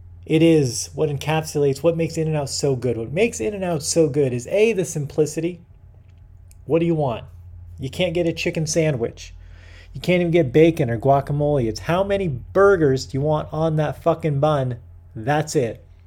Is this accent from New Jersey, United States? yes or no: no; California, United States; Everyone tells me all the time, because I grew up in California, to chill out on the in and out.